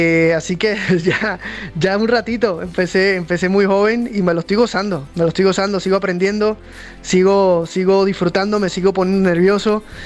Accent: Puerto Rico; ambos nos criamos escuchando salsa. Él es colombiano, yo soy puertorriqueño.

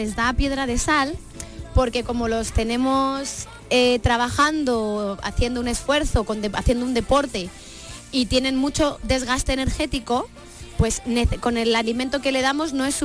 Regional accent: Madrid, Community of Madrid, Spain; Yo soy de Madrid, segoviana de adopción.

